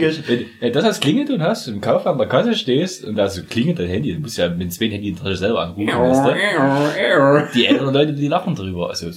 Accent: Saxony, Germany; wir kommen aus der Zone aus Sachsen.

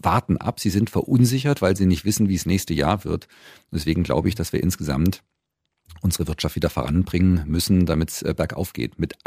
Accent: Eisenach, Thuringia, Germany; in meiner Heimatregion, ich habe es vorhin schon einmal gesagt, gibt es viele in der Eisenacher Region, im Wartburgkreis, gibt es viele Jobs im Automotive-Bereich.

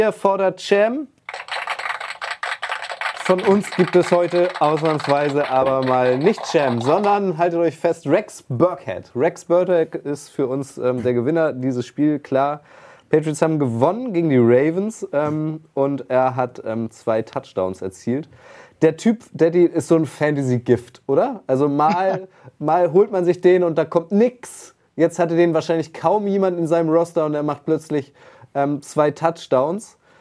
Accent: Poland; Ich bin Pole.

